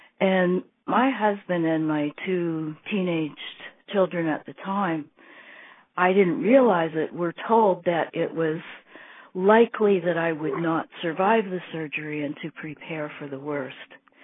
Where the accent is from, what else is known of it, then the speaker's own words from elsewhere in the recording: Canada; I'm Canadian. I live in Ontario, just west of Toronto.